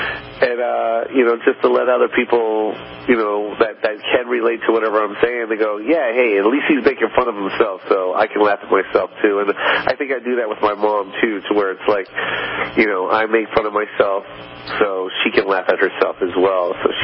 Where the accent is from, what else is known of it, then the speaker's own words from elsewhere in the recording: Seattle, Washington, United States; I shot that in Seattle, Washington. That's my hometown. So my third special, I was like, I got to go home with this one. You know, I want to see my friends. I want to represent Seattle where I grew up